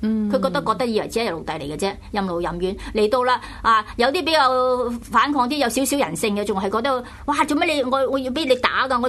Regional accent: Hong Kong; 去到边度我唔会我中国人，我香港人吓、啊。

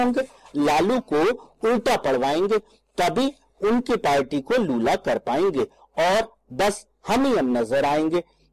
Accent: Bareilly, Uttar Pradesh, India; मैं भारतवर्ष के उत्तर प्रदेश के जनपद बरेली का निवासी हूँ।

